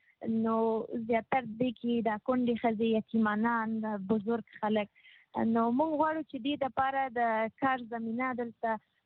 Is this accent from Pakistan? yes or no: no; Afghanistan; ځکه چې موږ خپل افغان یو